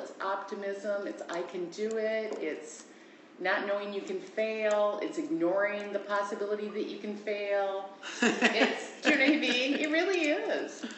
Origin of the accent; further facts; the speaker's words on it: Minnesota, United States; They just don't. Maybe that's because we're from Minnesota.